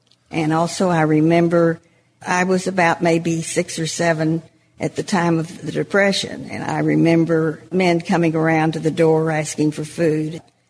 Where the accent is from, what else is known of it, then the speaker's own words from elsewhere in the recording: Vernon, Texas, United States; also born or lived in Wichita Falls / Valiant; I was born in Wichita Falls but went back to live in Valiant for a year, and then we moved to Vernon, Texas when I was a year old.